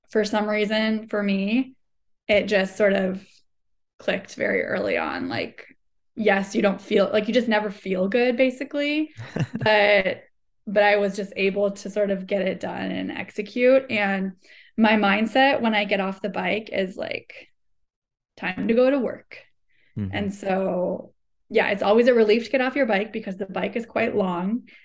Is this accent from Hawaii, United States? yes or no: no; Davis, California, United States; So I grew up on a bike. I'm from Davis, California, which is Bike Town, USA. So that's just how I got around town as a kid.